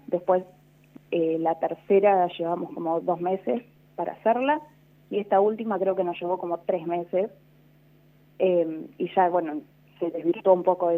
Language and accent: Spanish; La Pampa, Argentina; ahora somos 4 personas trabajando en la revista, de los cuales 3 somos de La Pampa